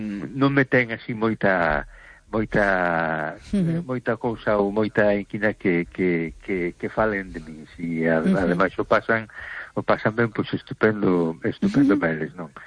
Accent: A Coruña, Galicia, Spain; de Coruña.

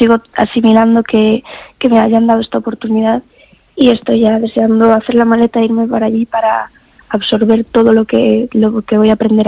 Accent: Ponteceso, Galicia, Spain; cuando era pequeña le pedí al alcalde de mi pueblo que nos pusiera clases de cocina para los niños

